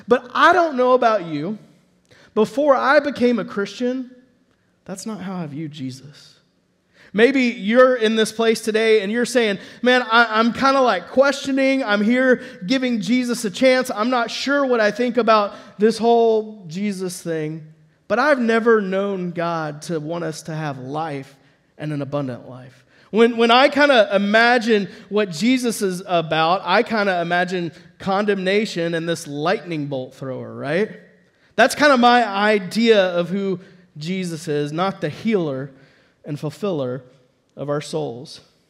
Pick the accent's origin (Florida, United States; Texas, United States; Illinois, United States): Texas, United States; Dallas; Now, like for me, I grew up in Dallas-Fort Worth. I was in the city.